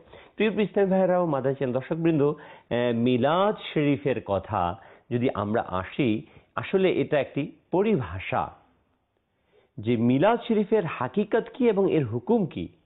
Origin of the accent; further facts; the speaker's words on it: Bangladesh; যেমন আমি বাংলাদেশি, আমি বাংলা ভাষায় বিভিন্ন কাসিদা পাঠ করি